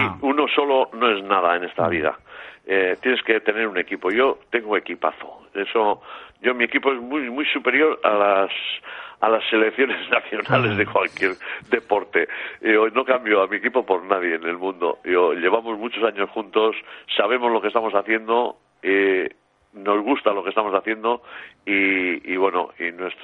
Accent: Aitona, Catalonia, Spain; Que yo también soy de Aitona, que yo tengo 13 nietos y voy para 75.

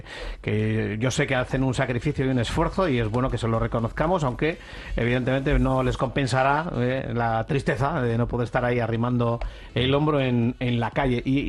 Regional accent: Lezama, Basque Country, Spain; Yo soy de Lezama, imagínate, ahí a unos metros de las instalaciones.

